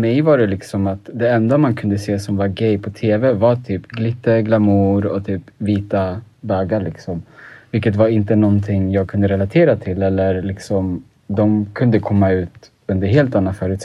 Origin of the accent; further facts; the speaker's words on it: Stockholm, Stockholm County, Sweden; Mina föräldrar är från Chile. Ja. Så jag är första generation chilenare i Stockholm.